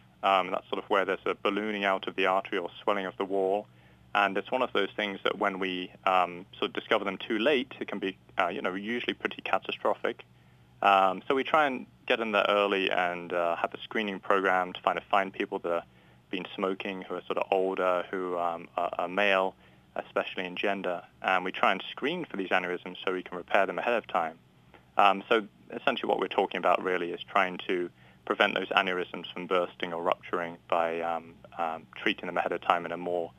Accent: United Kingdom; moved away as an adult; now in United States; I grew up in the United Kingdom, and about 12, 15 years ago, had the opportunity to come over and work at Johns Hopkins for sort of a training program.

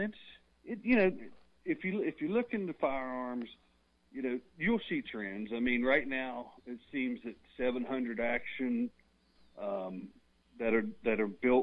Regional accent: West Virginia, United States; moved away as an adult; Yeah, growing up in West Virginia, you know, I grew up until I was 18, never saw past 50 yards.

